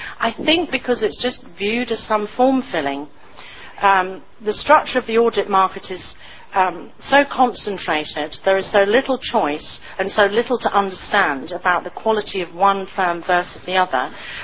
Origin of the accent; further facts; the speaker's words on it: United Kingdom; being British it sounds so disloyal.